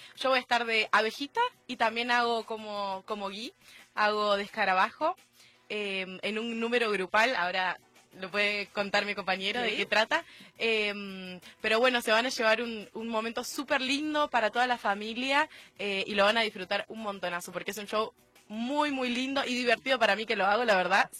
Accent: Buenos Aires, Argentina; soy de Argentina, de Buenos Aires, tengo 23 años y estoy acá en el Cirque du Soleil, en Obo.

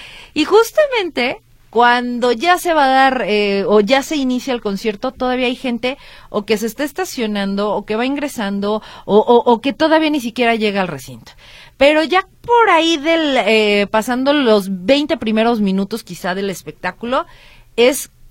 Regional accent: Mexico; Resulta que como buenos mexicanos decimos

